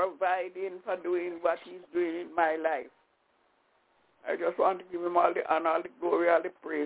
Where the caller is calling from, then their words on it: Albany, New York, United States; I'm calling from Albany, New York.